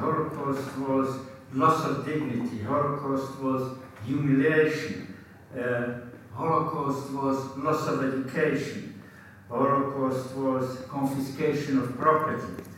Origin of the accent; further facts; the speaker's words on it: Slovakia; I remember my childhood in a little village in Slovakia. It's about 700 inhabitants.